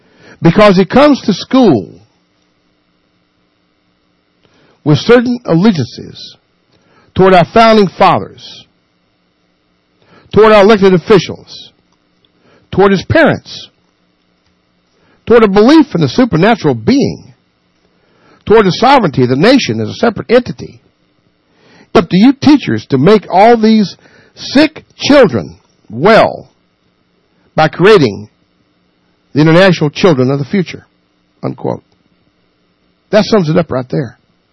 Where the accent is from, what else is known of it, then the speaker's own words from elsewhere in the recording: United States; I'm American. I ain't going to wear that blue beret.